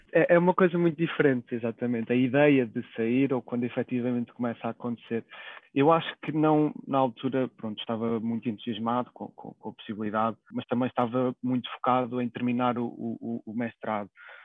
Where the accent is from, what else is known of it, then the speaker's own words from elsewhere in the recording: Torres Novas, Santarém, Portugal; moved away as an adult; also born or lived in Aveiro / Lisbon; Como disse, sou de Torres Novas, mas eu passei por Aveiro e por Lisboa durante quando estava a fazer os meus estudos.